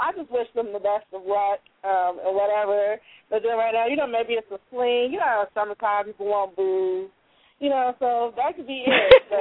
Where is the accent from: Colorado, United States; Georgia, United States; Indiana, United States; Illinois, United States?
Illinois, United States; Chicago; I support … I'm from Chicago. So, you know, I have to stick with the hometown, you know, so.